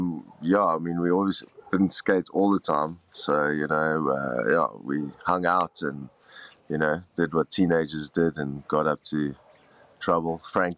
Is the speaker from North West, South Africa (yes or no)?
yes; Rustenburg, North West, South Africa; I mean, we grew up in Rustenburg